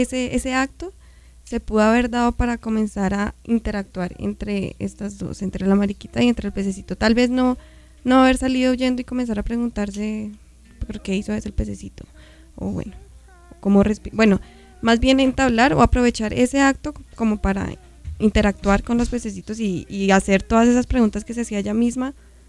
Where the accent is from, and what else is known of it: Bogotá, Colombia